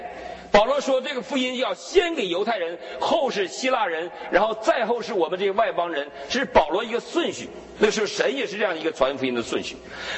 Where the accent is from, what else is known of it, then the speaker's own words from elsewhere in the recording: Northeast China, China; 在我们东北老家